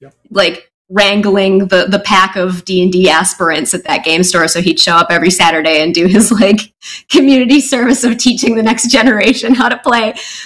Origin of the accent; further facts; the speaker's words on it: Wisconsin, United States; because I grew up in southern Wisconsin. I'm from Wisconsin, and this was in the 90s during the TSR era.